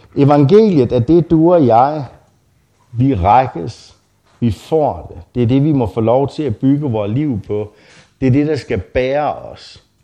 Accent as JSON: {"language": "Danish", "town": "Hirtshals", "region": "North Denmark Region", "country": "Denmark", "tie": "born or raised there", "said": "Jeg er Hirsals-dreng, og så havne i Harboøre."}